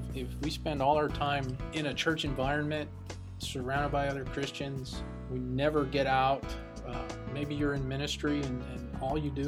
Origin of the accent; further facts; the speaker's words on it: Louisville, Kentucky, United States; from Louisville, Kentucky